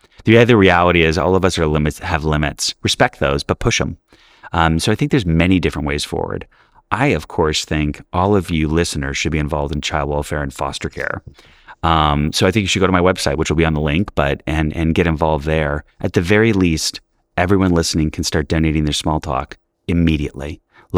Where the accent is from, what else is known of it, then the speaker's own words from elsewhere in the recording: New York City, New York, United States; You know, I grew up in New York City in the 80s, where we were in shelters